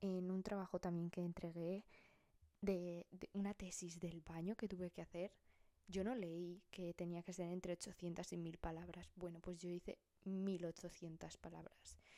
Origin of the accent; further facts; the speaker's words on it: Zaragoza, Aragon, Spain; soy de Zaragoza, in Spain